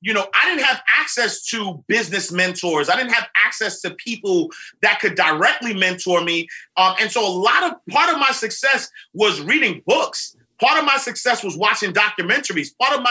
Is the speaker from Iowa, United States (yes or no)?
no; New York City, New York, United States; I grew up in St. Nicholas Projects in Harlem. And so, you know, black guy from Harlem who doesn't have the education that was necessary.